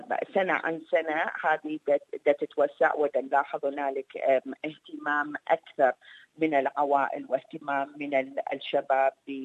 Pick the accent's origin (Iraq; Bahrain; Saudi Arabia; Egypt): Iraq; انا عراقي